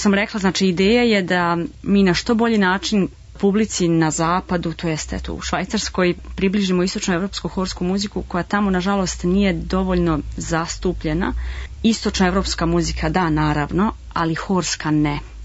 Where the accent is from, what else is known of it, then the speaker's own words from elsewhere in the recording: Serbia; Kod nas u Srbiji mi nemamo amaterske orkestre